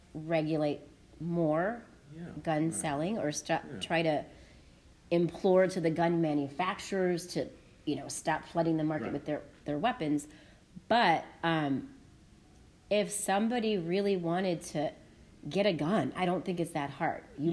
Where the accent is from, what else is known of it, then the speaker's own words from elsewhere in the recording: Midwest, United States; I had a hard time growing up in the Midwest in a sea of white people who were more probably blue-collar.